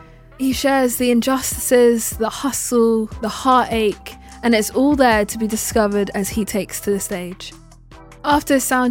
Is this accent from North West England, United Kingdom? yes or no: no; London, United Kingdom; I'm from West London and we're presently in North London.